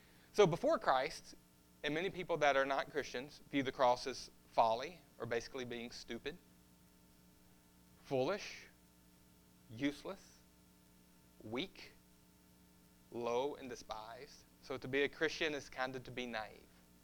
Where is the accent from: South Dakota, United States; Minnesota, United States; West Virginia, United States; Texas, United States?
Texas, United States; also born or lived in China; I'm part Texan, but also having spent so much time overseas, I'm definitely part Chinese. And sometimes, I think mostly I revert to my Texas roots.